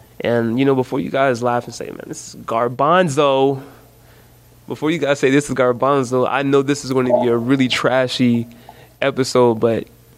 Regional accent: Jacksonville, Florida, United States; my own experiences growing up in Jacksonville.

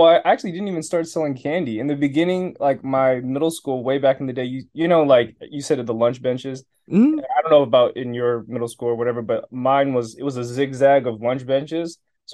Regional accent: California, United States; I grew up in the Bay. I grew up like 30 minutes south of San Francisco.

